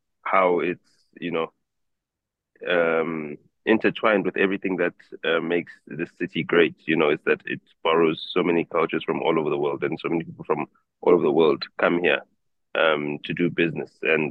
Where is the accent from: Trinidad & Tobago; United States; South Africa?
South Africa; Johannesburg, Gauteng; Yeah, I had to find some South African vibes here, so I'm sitting in the park. My hometown, my home city in Johannesburg is the world's largest man-made forest, by the way.